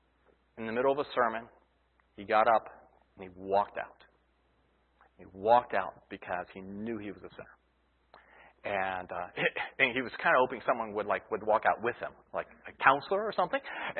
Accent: Columbus, Ohio, United States; I grew up in Ohio, grew up in Columbus area, actually.

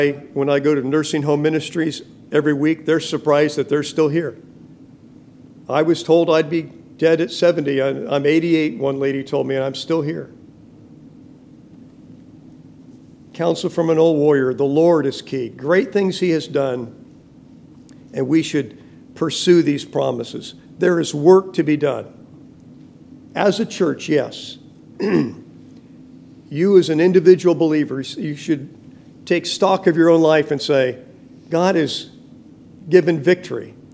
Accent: Fresno, California, United States; Growing up in California, we used to have in Fresno called the Tuolumne fog.

